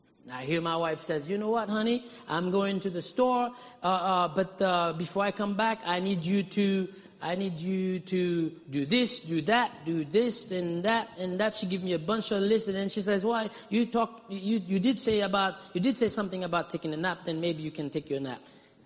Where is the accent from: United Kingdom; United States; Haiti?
Haiti; That's how I grew up in Haiti.